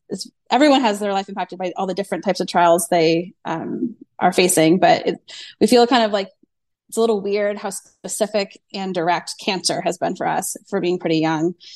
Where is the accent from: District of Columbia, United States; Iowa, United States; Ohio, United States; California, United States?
District of Columbia, United States; Washington; now in Florida, United States; He's from Oklahoma. I'm from Washington, D.C., so we kind of like wandered our way down to the beach.